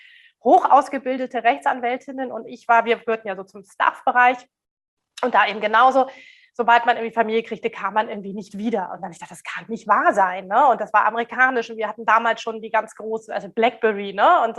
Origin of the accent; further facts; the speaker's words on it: Germany; Gendern bedeutet jetzt bei uns in Deutschland, ich denke euch in Österreich ist es ähnlich